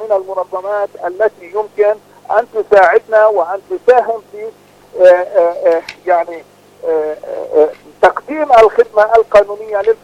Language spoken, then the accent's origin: Arabic; Palestine; يمكن لنا كفلسطينيين أن نذهب إلى المحاكم الوطنية